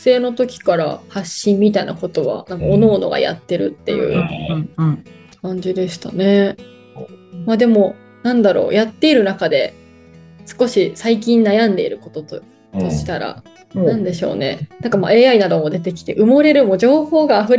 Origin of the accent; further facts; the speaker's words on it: Miyakojima, Okinawa, Japan; 私宮古島ですけど、宮古島にいてもそれ感じてるので